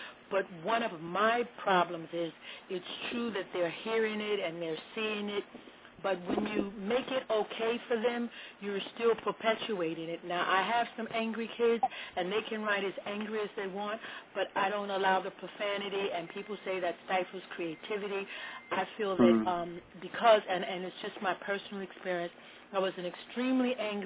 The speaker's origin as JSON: {"language": "English", "town": "New York City", "region": "New York", "country": "United States", "said": "'cause, you know, I come from Harlem, and, you know, it wasn't about being scared of nothing"}